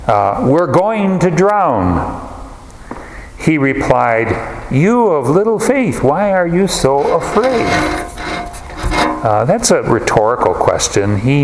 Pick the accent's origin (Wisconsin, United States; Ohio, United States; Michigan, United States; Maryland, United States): Wisconsin, United States; Where I grew up in Wisconsin in the 50s, they first began to plant salmon.